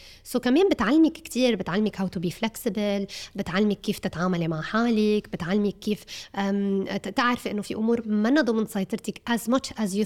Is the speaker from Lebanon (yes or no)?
yes; Lebanon; born there; نحن فلسطينية، فلسطينية الأصل. بس أنا خلقت بلبنان وبي خلق بلبنان، يعني أنا ست شوي عند اللهجة